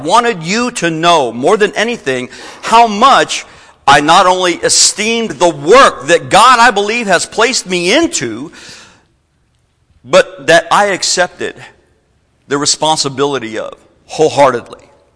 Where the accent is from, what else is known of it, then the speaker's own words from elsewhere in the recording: Texas, United States; I would be preaching the gospel not only out of my hometown, but out of my home state on the Gulf Coast of Texas